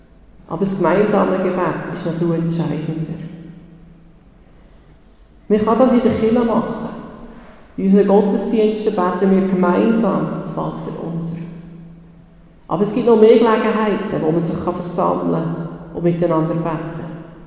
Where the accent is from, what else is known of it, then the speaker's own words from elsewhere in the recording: Switzerland; ein mühsamer Text, wenn man als Schweizer im 21. Jahrhundert lebt.